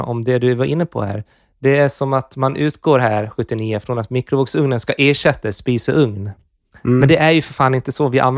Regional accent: Gotland, Sweden; på Gotland där jag kommer ifrån heller

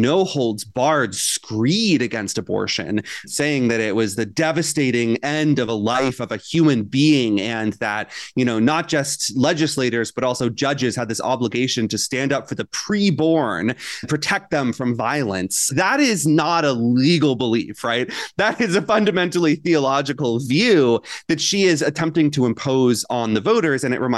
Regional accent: Florida, United States; I grew up in Florida.

